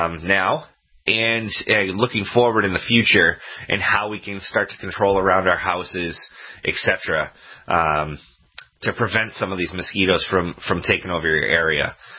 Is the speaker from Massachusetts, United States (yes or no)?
yes; Lowell, Massachusetts, United States; I know in the where I'm from, I'm actually from Lowell, Mass., and in the area they found West Nile.